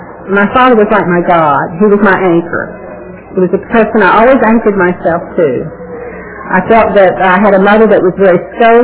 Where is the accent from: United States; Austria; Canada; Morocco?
United States; Georgia; born there; I was born in Georgia some time ago. That's a good beginning. My father was a lumberman.